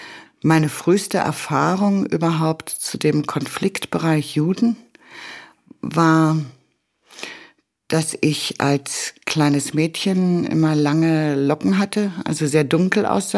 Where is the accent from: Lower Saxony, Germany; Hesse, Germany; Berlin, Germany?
Berlin, Germany; born there; Ja, geboren bin ich 1949 in Berlin.